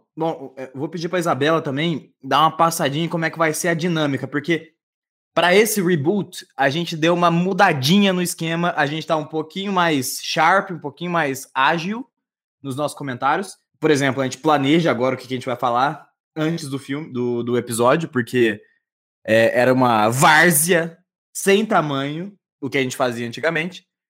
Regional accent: Pouso Alegre, Minas Gerais, Brazil; Eu sou natural de Pouso Alegre, Minas Gerais.

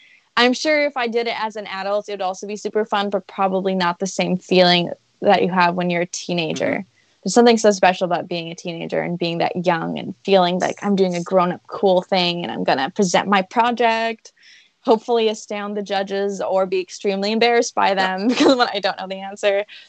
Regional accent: Canada; But I love camping. I'm Canadian. I love camping.

